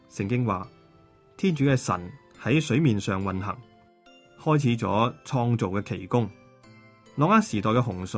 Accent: Hong Kong; 我们香港人说什么啊，不要蚀底嘛

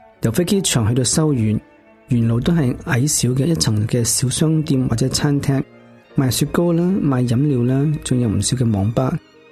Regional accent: Hong Kong; 好像我们香港人拍

